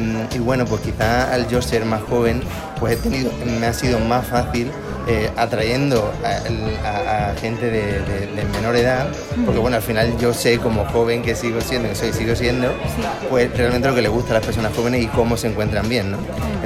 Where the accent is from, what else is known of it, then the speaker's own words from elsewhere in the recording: Badajoz, Extremadura, Spain; porque yo soy muy de Badajoz